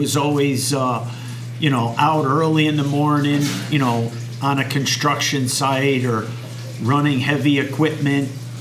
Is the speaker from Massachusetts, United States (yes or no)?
no; West Haven, Connecticut, United States; I'm originally from West Haven, and we relocated to Wallingford 18 years ago.